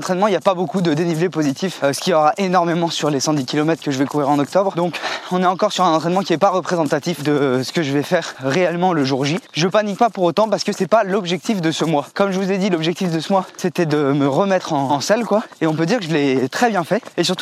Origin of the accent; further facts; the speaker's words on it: France; now in Belgium; Je suis un Français qui habite en Belgique, donc je m'adapte à la langue.